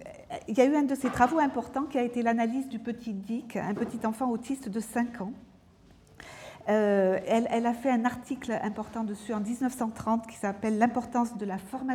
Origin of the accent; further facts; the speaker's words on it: France; je préfère, comme je suis française, voilà.